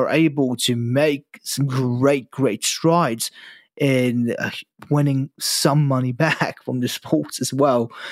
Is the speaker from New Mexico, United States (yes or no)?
no; Texas, United States; born there; I was born in Texas, so I'm an American citizen. So yes, my country is United States of America.